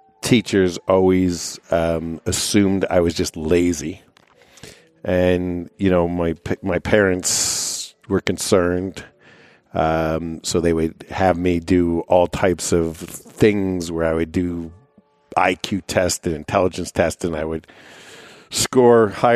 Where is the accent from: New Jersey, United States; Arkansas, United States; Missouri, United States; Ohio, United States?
Ohio, United States; Cleveland; So as you point out, I grew up in just outside of Cleveland, Ohio. I am first generation college educated. My grandparents immigrated to the United States, which is the sort of end of the story.